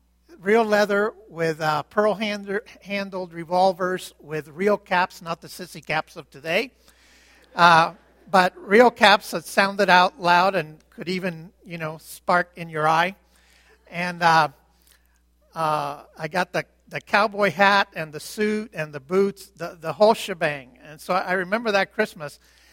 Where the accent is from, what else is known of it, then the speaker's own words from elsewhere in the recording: Cuba; When I was a little boy growing up in Cuba